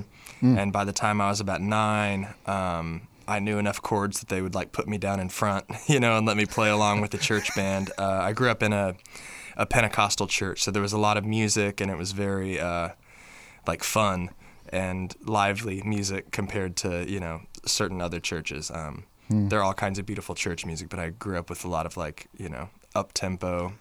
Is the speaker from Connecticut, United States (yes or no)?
no; Purcell, Oklahoma, United States; Yeah, I'm from Oklahoma, a little town called Purcell.